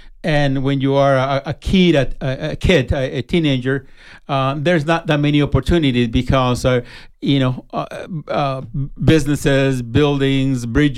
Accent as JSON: {"language": "English", "country": "El Salvador", "lives_now": "Tucson, United States", "said": "I've been in Tucson for over 30 years. I'm originally from El Salvador."}